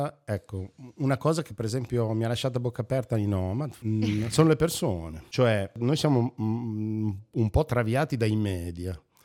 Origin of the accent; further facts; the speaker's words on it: Sassuolo, Emilia-Romagna, Italy; come ha detto la Vale, e vengo da Sassuolo, provincia di Modena, si capisce un po' anche dall'accento che e dalle S.